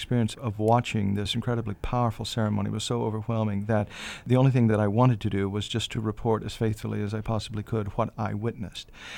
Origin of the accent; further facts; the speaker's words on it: Missouri, United States; I grew up in the Midwest in the state of Missouri in a small Missouri River town